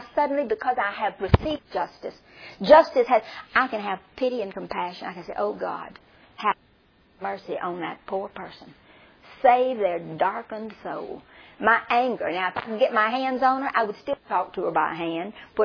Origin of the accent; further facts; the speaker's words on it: Mississippi, United States; I'm from Mississippi, and we're very basic in Mississippi.